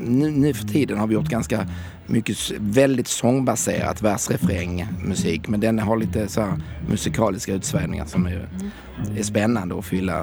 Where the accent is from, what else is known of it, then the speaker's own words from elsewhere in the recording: Helsingborg, Skåne, Sweden; För jag har flyttat tillbaka till Helsingborg där jag kommer från.